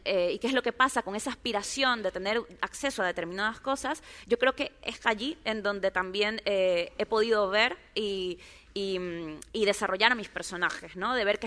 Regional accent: Guayaquil, Guayas, Ecuador; yo crecí en Guayaquil, que es una ciudad repleta de manglares y cuando se inunda salen cocodrilos y serpientes y es así como muy salvaje y muy hostil también. Y yo crecí en un contexto de clase media acomodada y fui a colegios privados.

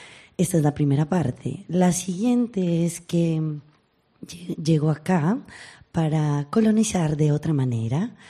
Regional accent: Colombia; now in Barcelona, Spain; Bueno, yo vengo de Locombia y prefiero decir Locombia para quitarle el nombre al conquistador.

